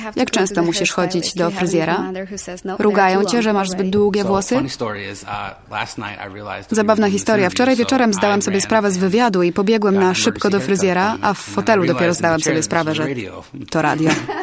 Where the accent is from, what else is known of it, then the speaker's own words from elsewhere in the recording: Pennsylvania, United States; Polish is a second language; now in Poznań, Poland; A jeśli chodzi o samo życie w Poznaniu, jestem z Pensylwanii. Tam polska kultura naprawdę mocno jest zakorzeniona. Mamy festiwale pierogów.